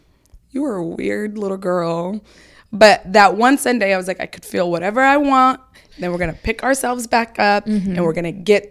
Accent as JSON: {"language": "English", "town": "Seattle", "region": "Washington", "country": "United States", "tie": "born or raised there", "said": "Well, so growing up in Seattle, I was very clear on who I was."}